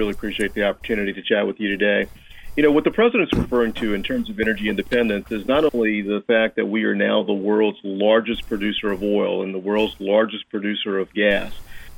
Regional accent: Louisiana, United States; You know, as you mentioned, I grew up down in Louisiana, so.

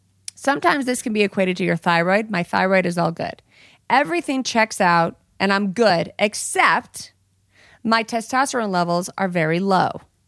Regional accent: Colorado, United States; In my home state, where I'm from. I got here last night.

